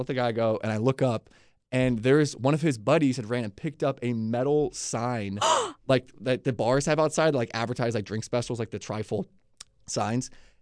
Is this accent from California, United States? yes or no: no; Atlanta, Georgia, United States; I grew up in Atlanta before Leesburg.